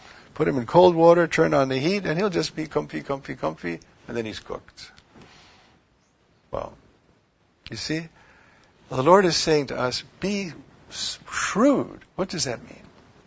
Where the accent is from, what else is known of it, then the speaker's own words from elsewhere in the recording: New York, United States; I'm a New Yorker. Everybody knows I'm a New Yorker. So we are cynical. It's in our genes.